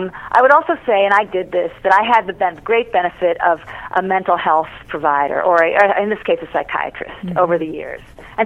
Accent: Detroit, Michigan, United States; My father, I grew up partly in Detroit, and Henry Ford II once said

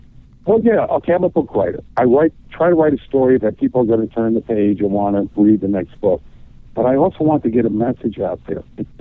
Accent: Black Mountain, North Carolina, United States; I actually said it in my hometown. Black Mountain, North Carolina is a real place. It's up in the Smoky Mountains.

